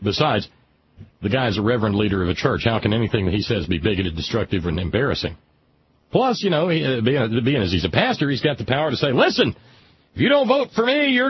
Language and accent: English; the South, United States; Sometimes being a Southerner is very embarrassing.